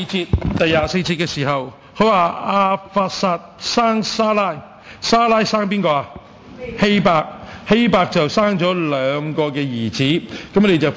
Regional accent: Hong Kong; 我哋系香港人系咪？咁但系我哋又系中国人啊嘛

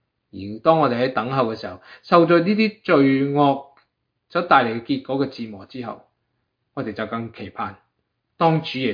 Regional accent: China; 我哋中国人

